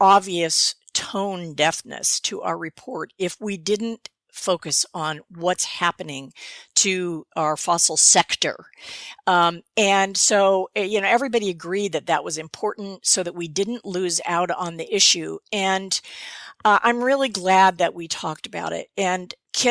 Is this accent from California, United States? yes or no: yes; California, United States; I would have to say in the Sierras. I was raised in California.